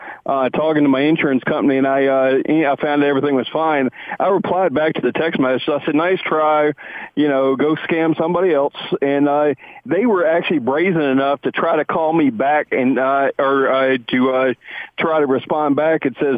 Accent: the South, United States; Sorry about that. I'm from the South. I use everybody's last name.

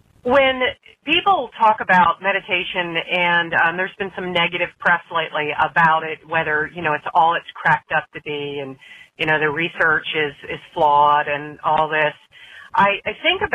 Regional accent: Bear, Delaware, United States; I'm from Bear, Delaware.

